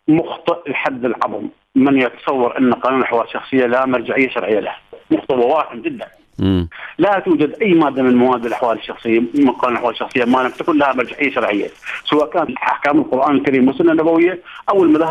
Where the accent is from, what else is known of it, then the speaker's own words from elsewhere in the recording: Iraq; إحنا نطمح بأن تكون هناك قوانين تجمعنا كعراقيين كمواطنين.